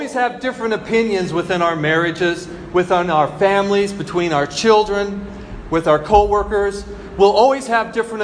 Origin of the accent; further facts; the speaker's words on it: United States; also born or lived in Philippines; yes, I'm American, but I'm also a little Chinese because of Shan.